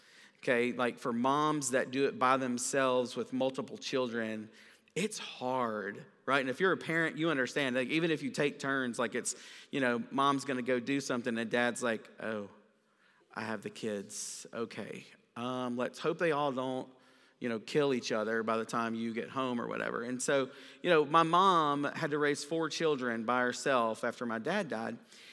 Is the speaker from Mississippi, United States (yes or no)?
yes; Mississippi, United States; You know, I growing up in South Mississippi, you know, conversations of like white Christmas, you know, that never happened where we lived.